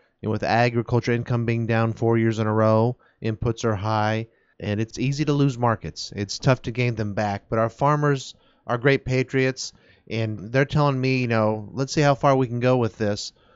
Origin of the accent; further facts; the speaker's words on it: Van Meter, Iowa, United States; I'm from Van Meter, born and raised there. I live there today.